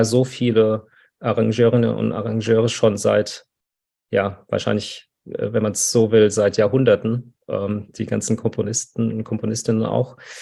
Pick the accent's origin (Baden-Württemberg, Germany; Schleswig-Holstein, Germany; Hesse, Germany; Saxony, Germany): Hesse, Germany; Frankfurt; ich bin ja aus Frankfurt